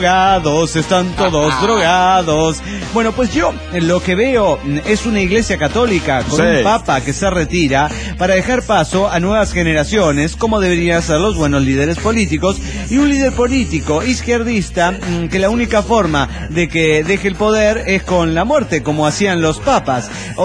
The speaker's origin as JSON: {"language": "Spanish", "country": "Venezuela", "moved": "yes", "said": "yo salí de Venezuela antes que Chávez empezara a gobernar, pero dejé atrás familia y amigos"}